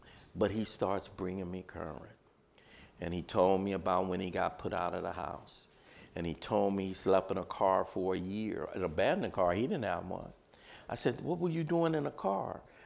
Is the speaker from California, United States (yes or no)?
yes; Los Angeles, California, United States; 6 sons. We were growing up in Watts.